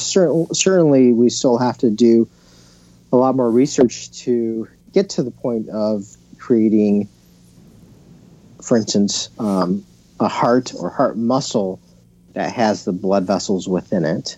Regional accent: California, United States; I grew up in California. It was more frequent back then, you know, when I was living there.

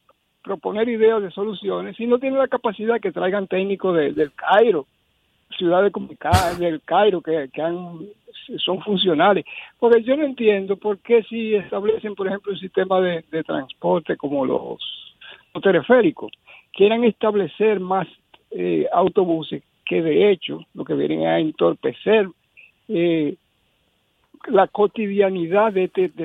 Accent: Dominican Republic; como dominicano, que amo este país

